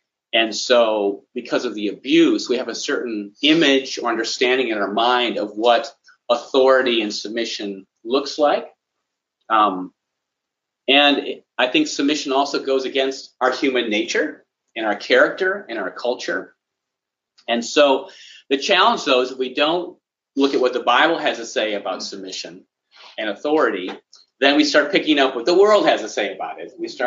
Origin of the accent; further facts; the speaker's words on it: Midwest, United States; I grew up in the Midwest. We typically drive faster there than we do in the city here